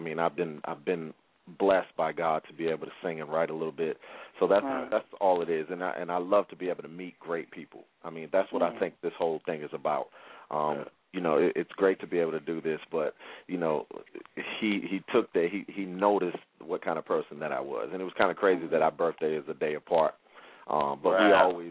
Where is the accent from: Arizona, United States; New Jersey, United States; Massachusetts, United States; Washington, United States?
Massachusetts, United States; Brockton; I came from Brockton, Massachusetts, about 20 miles south of Boston.